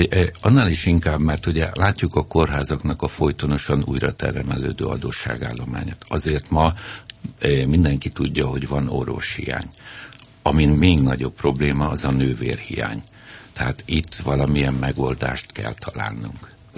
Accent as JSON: {"language": "Hungarian", "town": "Kecskemét", "region": "Bács-Kiskun", "country": "Hungary", "said": "elég sok házi orvos kollégával beszélgetek és ismerek odahaza Kecskeméten."}